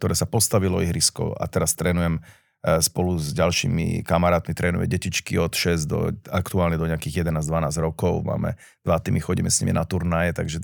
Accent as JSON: {"language": "Slovak", "town": "Bratislava", "region": "Bratislava Region", "country": "Slovakia", "tie": "born or raised there", "said": "V podstate vyrastal som v Bratislave na Kramároch"}